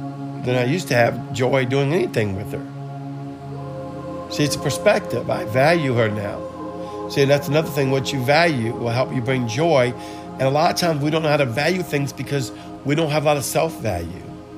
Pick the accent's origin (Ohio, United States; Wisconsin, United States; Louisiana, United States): Louisiana, United States; New Orleans; I'm from New Orleans. I mean, come on, this is what we're known for.